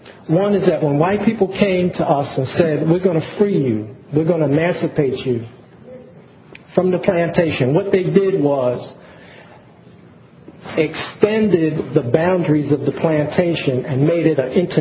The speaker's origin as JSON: {"language": "English", "town": "Brooklyn", "region": "New York", "country": "United States", "tie": "born or raised there", "said": "First of all, I grew up in Brooklyn"}